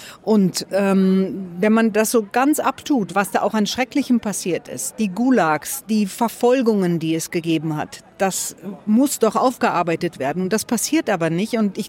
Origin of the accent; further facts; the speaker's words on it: Unna, North Rhine-Westphalia, Germany; ich komme aus Unna in Westfalen